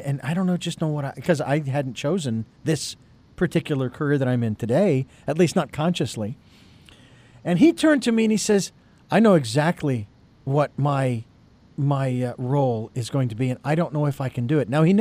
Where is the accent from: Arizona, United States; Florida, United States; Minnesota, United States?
Arizona, United States; Phoenix; especially I grew up in Phoenix, Arizona, and we went through a phase where we had a gentleman running for governor